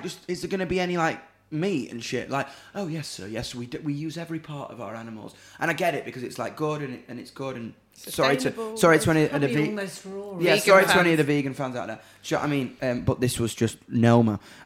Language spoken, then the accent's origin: English; Doncaster, Yorkshire and the Humber, United Kingdom; But I'm from Donny, man.